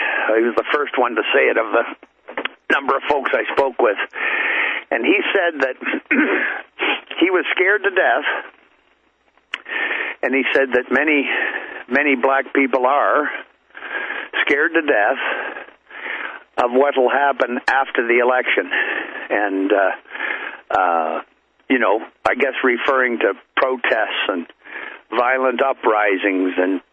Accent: Canada; as an outsider, you know, I'm a Canadian.

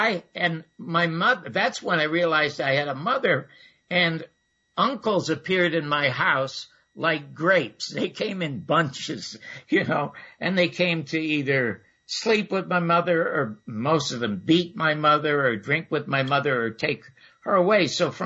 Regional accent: Toronto, Ontario, Canada; I came from a severely dysfunctional family in Toronto. I was born in the Salvation Army charity ward, an unwanted child

